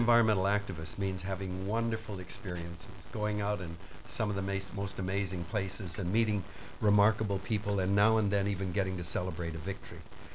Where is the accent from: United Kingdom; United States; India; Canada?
Canada; Vancouver, British Columbia; born there; my mother and father, who were born and raised in Vancouver, Canada. This is March 21st, 1934. And 2 years later, my twin sister, Marcia, and I were born.